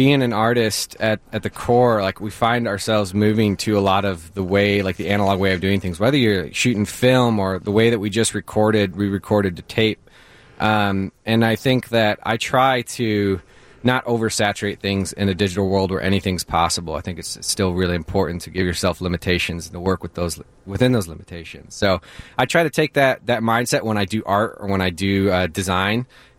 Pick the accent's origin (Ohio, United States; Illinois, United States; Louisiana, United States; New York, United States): Illinois, United States; Sterling; now in Chicago, United States; I grew up in Sterling, Illinois, and my granddad came from Arkansas, a little bit of Kentucky, but ended up in Illinois and then back down in Arkansas.